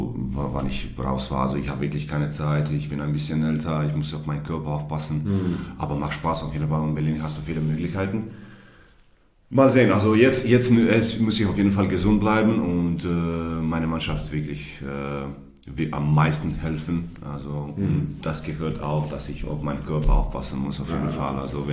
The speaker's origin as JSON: {"language": "German", "town": "Zadar", "region": "Zadar County", "country": "Croatia", "tie": "born or raised there", "second_language": "German", "said": "als ich in Zadar gekommen bin, also meine Heimat"}